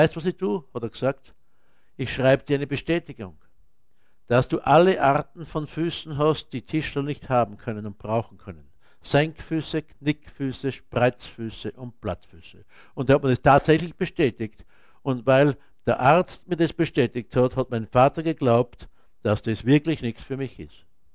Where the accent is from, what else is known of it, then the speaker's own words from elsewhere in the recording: Austria; ich bin ein gebürtiger Österreicher und bin in einem armen Haus aufgewachsen.